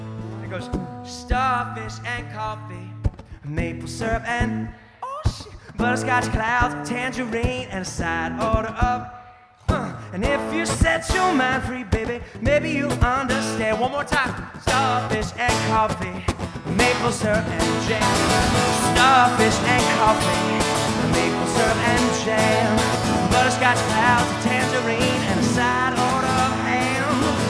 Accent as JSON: {"language": "English", "town": "San Francisco", "region": "California", "country": "United States", "said": "I'm from San Francisco."}